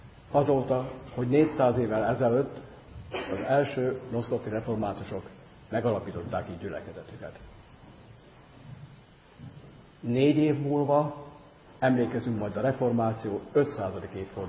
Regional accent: Kapuvár, Győr-Moson-Sopron, Hungary; Hasonlóan van ez odahaza Kapuváron nálunk is. Ott mindkét vallás szórványgyülekezetben él

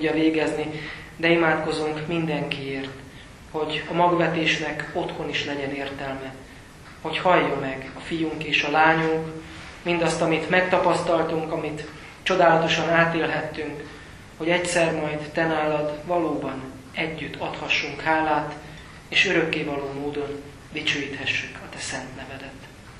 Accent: Makó, Csongrád-Csanád, Hungary; de egyébként dél-alföldi származású vagyok, Makóról származom

